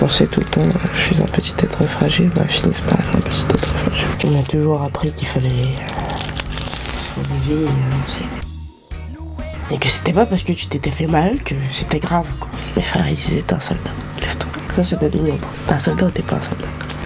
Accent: French Antilles, France; born there; Je suis née aux Antilles.

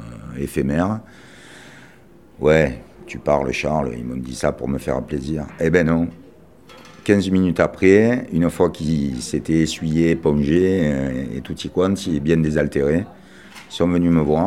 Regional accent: Marseille, Provence-Alpes-Côte d'Azur, France; je suis Marseillais et fabricant de boules

